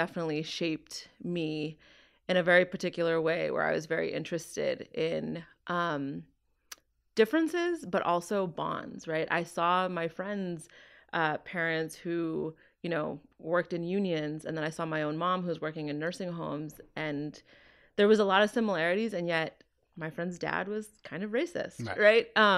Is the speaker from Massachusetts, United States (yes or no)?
yes; Quincy, Massachusetts, United States; I was born in Boston, raised in Quincy, Massachusetts, in a very blue-collar Irish Catholic community.